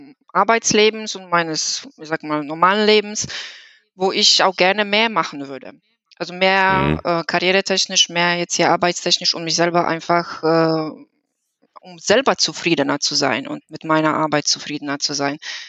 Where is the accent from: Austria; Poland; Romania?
Poland; German is a second language; moved away as an adult; now in Wolfsburg, Germany; man hört das auch an meinem Akzent. Ich komme aus Polen. Das heißt, meine ganze Familie ist auch in Polen. Und mit meinen Mann sind wir nach Wolfsburg vor 11 Jahren umgezogen und sind auch neu in diesem Umfeld.